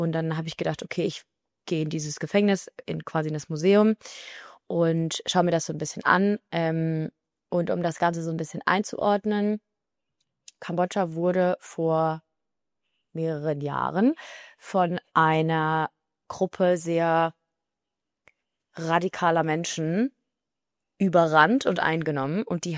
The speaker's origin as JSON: {"language": "German", "country": "Germany", "said": "Und ich quasi als Deutsche einfach einreisen kann."}